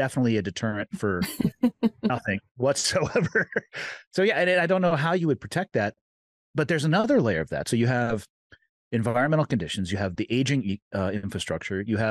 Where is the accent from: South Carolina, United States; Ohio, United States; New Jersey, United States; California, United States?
California, United States; now in Montana, United States; I love California, born and raised in California, but the subdivision that I lived in, quite frankly, has more people in it than the city that I live in now in northwestern Montana.